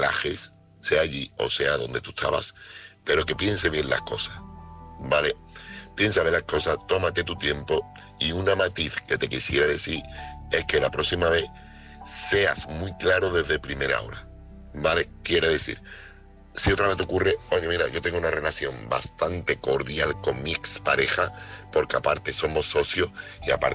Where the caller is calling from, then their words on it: Seville, Andalusia, Spain; corresponsal de Sevilla.